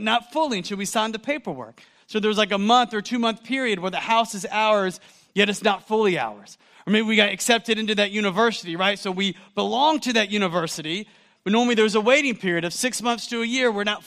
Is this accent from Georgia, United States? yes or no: yes; Atlanta, Georgia, United States; I was from the Atlanta area, I snatched her before anybody else could.